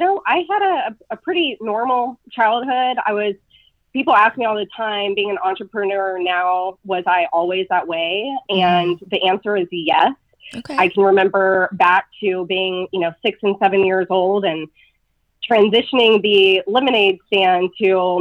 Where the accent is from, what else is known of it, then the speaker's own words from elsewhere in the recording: Austin, Texas, United States; So I am an Austin native, which you mentioned, which is today, I guess, kind of a rare breed.